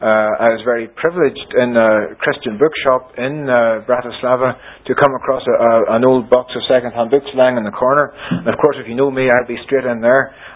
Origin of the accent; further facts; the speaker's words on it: Ireland; How could I come from Ireland and pick up one